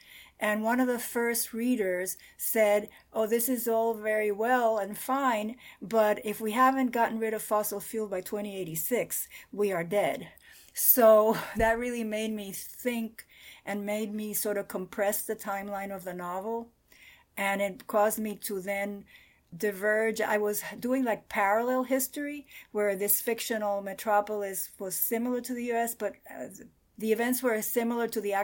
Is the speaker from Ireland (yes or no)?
no; Cuba; growing up in Cuba